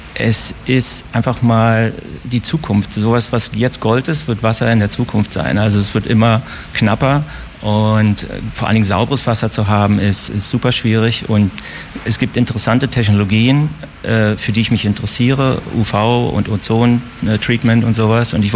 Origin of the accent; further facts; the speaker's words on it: Berlin, Germany; moved away as an adult; now in San Francisco, United States; ich bin aus Weißensee und habe dann in Prenzlberg gewohnt und an der TFH studiert, Umweltverfahrenstechnik